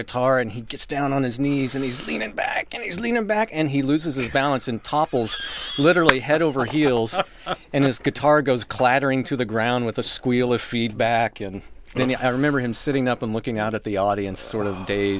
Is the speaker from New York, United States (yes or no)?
no; Kansas, United States; You have to understand, I was from Kansas, and we didn't have a lot of big musical icons that teenagers could love when I was growing up